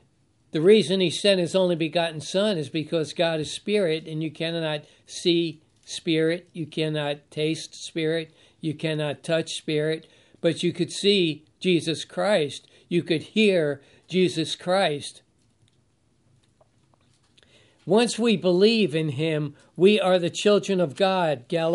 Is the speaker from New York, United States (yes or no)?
yes; New York City, New York, United States; born there; But this certifies that I was born in Brooklyn, in the city considered the city of New York, or one of the five boroughs.